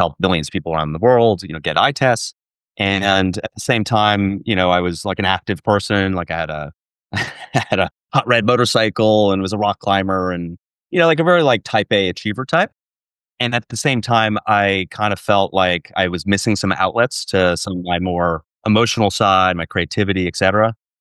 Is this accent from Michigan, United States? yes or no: no; New Jersey, United States; So I am from New Jersey. I don't come from a dance background. I don't come from a Latin background.